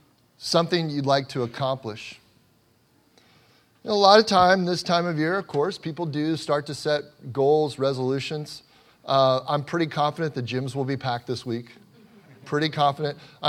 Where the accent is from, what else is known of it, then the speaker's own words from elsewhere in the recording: Cincinnati, Ohio, United States; we got some gourmet ice cream from my hometown. And anybody that's ever been to Cincinnati, Ohio, if you've had Grater's ice cream, you know what I'm talking about.